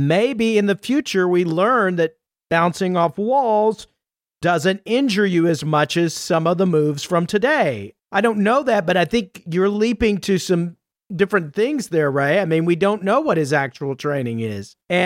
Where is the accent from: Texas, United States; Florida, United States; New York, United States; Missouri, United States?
Texas, United States; And as a Texan, I have actually witnessed Chuck Norris doing a roundhouse kick